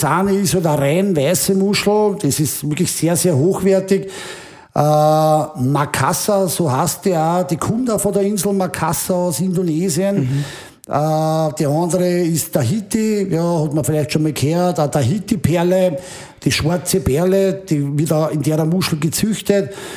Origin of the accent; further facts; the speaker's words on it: Lower Austria, Austria; das Waldviertel für mich ist einfach meine Heimat